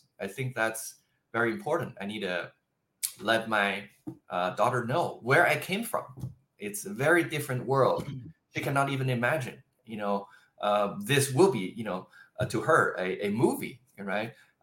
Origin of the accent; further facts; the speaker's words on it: China; moved away; also born or lived in Japan; I didn't know God when I was doing, you know, like describing, you know, the chapters when I grew up in China. I didn't know God. I grew up in a communist country. I came to Japan